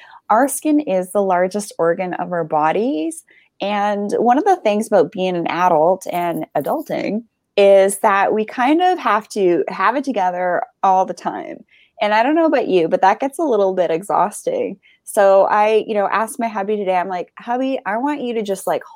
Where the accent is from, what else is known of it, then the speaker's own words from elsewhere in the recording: Canada; as Canadian, I can't just move to the U.S. to Hawaii either.